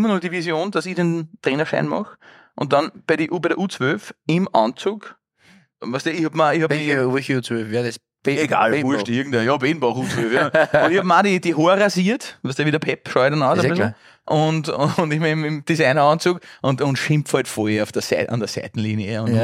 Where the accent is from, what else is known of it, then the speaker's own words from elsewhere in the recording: Upper Austria, Austria; als Oberösterreicher ist es ja doch so